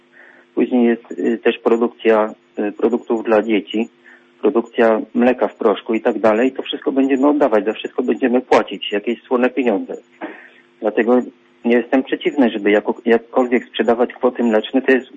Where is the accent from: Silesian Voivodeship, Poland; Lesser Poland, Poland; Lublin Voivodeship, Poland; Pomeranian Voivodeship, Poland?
Pomeranian Voivodeship, Poland; Gdańsk; no przepraszam, ale jestem z miasta, z Gdańska